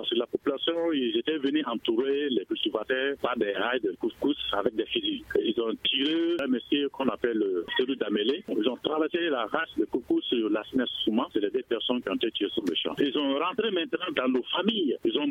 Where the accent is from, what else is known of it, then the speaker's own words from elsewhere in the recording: Mali; Si nous sommes tous des Maliens, et si c'est la terre de Mali que nous cultivons